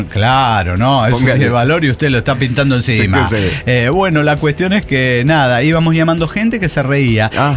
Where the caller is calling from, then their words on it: Saltillo, Coahuila, Mexico; Soy la Miss de los Perros de Saltillo, Coahuila.